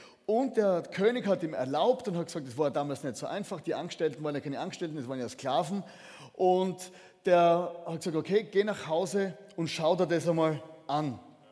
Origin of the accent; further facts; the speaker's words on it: Styria, Austria; falls euch mein Dialekt auffällt, ich komme aus der Südsteiermark, ja, das nicht erschrecken, das bin ich.